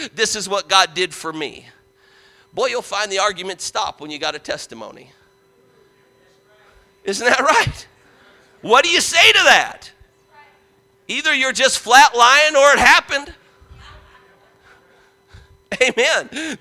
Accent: Parma, Ohio, United States; I grew up outside of Cleveland in Parma, and Parma, Ohio.

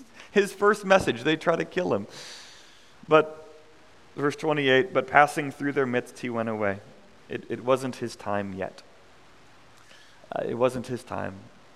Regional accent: St. Louis, Missouri, United States; I grew up with Kumi in St. Louis

